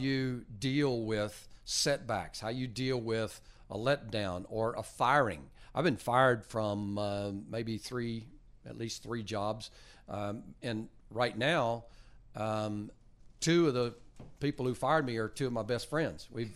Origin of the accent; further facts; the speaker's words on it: North Carolina, United States; also born or lived in Winchester, Virginia; now in Texas, United States; but I grew up on the West Coast, mostly North Carolina. I was born in Virginia, a town called Winchester, Virginia, where they have statues to me.